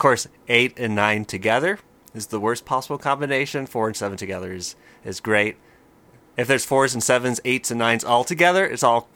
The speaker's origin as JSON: {"language": "English", "town": "Bay City", "region": "Michigan", "country": "United States", "tie": "born or raised there", "said": "I grew up in Bay City, Michigan. right in the middle of the state."}